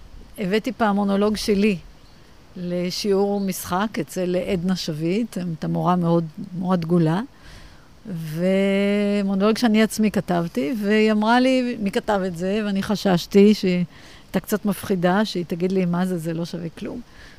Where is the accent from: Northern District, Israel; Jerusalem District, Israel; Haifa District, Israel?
Haifa District, Israel; Haifa; also born or lived in Jaffa; אני גדלתי בחיפה, נולדתי אמנם ביפו, אבל כבר בגיל שנה, כבר הוריי חזרו, אמי מאזור חיפה ואבי הגיע ליפו, הם שניהם בני דור ראשון לניצולי שואה.